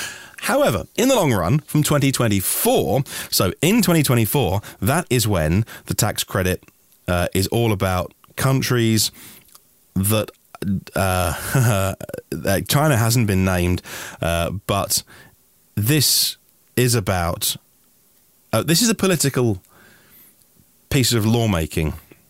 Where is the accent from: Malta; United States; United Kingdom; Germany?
United Kingdom; I'm just a British guy on a podcast trying to decipher this